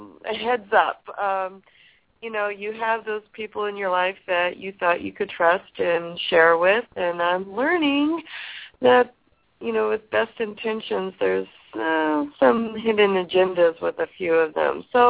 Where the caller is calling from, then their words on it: California, United States; I'm calling from California.